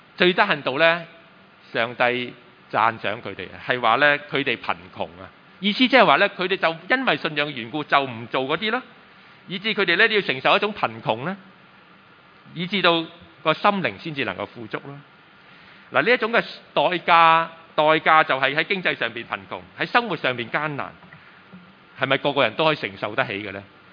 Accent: Pingzhou, Guangdong, China; 其實咧我喺平洲長大係咪？咁誒出世然之後長大，

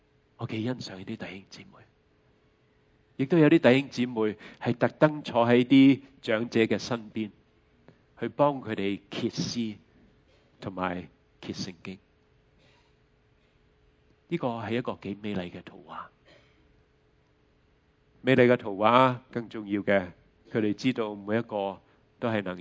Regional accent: New Territories, Hong Kong; 我和师母呢可能在新界长大，

